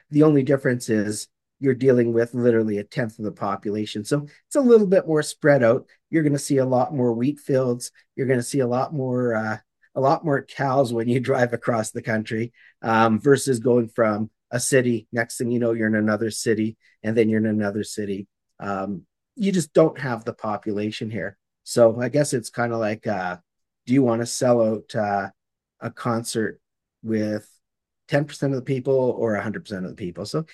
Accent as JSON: {"language": "English", "town": "Calgary", "region": "Alberta", "country": "Canada", "tie": "born or raised there"}